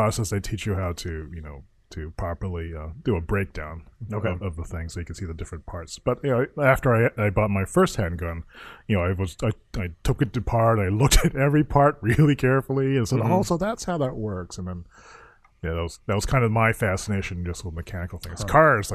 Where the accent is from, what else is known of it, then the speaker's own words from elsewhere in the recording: Japan; English is a second language; this is the way I remember growing up in Japan.